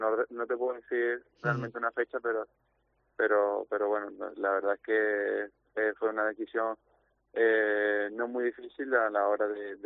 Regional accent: Spain; como español

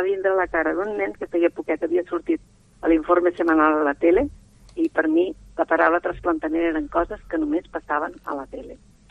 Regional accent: Vilafranca del Penedès, Catalonia, Spain; Jo soc de Vilafranca del Penedès, a 50 quilòmetres de Vilafranca, em va dir, vés-te'n a Bellvitge.

